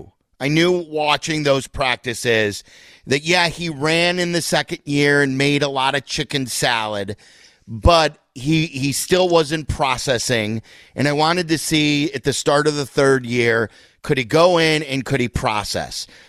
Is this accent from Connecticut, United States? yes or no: no; Chicago, Illinois, United States; We were just talking about, you know, being a Chicagoan.